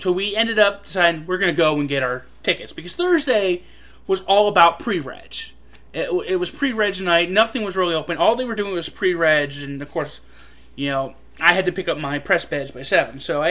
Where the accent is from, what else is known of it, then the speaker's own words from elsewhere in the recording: Florida, United States; Orlando and The Freak Show, you know, pretty much was the morning show I listened to growing up in Florida.